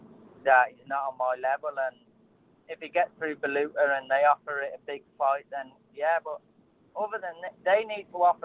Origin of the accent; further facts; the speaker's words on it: Telford, West Midlands, United Kingdom; Thanks to Telford, my people in my hometown getting behind me.